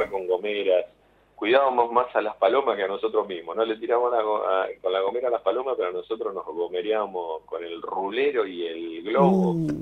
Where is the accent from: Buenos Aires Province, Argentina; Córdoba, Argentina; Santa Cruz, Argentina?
Buenos Aires Province, Argentina; Lanús; En Lanús. Yo soy de Lanús.